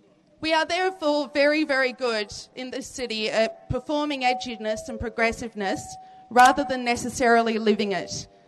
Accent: Canberra, Australian Capital Territory, Australia; born there; now in Melbourne, Australia; My traditional lands lie around Alice Springs, yet I was born in Canberra and have lived in Melbourne now for 25 years.

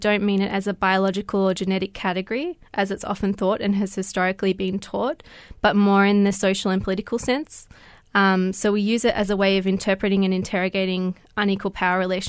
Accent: Australia; I myself have a personal connection to these experiences of racism growing up in Australia.

